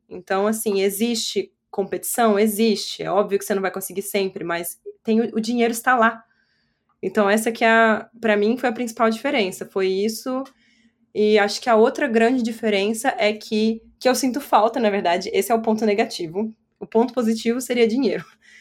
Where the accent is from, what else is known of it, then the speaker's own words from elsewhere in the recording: Brazil; moved away; o jeito que eu cresci no Brasil, eu cresci muito aberta em relação a assuntos sobre os quais eu posso falar sabe?